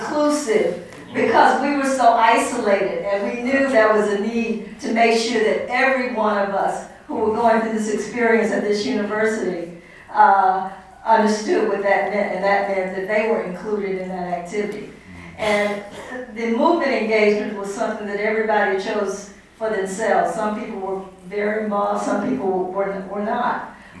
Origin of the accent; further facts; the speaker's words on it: Houston, Texas, United States; I was from Houston, which is a fairly big city